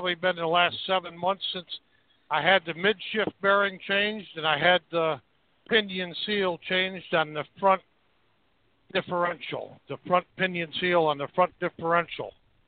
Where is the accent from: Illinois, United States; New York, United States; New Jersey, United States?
Illinois, United States; Marseilles; Because I'm from Marseille, Illinois, so in the French term it would be Marseille.